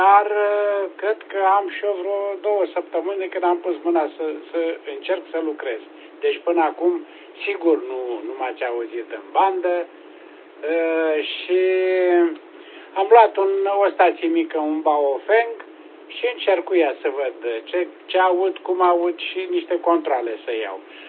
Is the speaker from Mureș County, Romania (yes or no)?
no; Brăila, Brăila County, Romania; sunt din Brăila